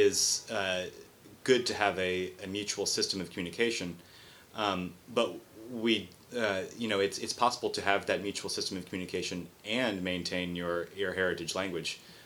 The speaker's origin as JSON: {"language": "English", "region": "Louisiana", "country": "United States", "said": "And I'm from South Louisiana, where we speak some Cajun French, which is pretty divergent from European French."}